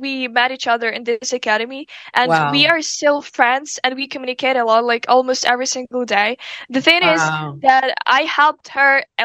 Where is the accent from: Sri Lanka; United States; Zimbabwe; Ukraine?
Ukraine; no, I'm from Ukraine.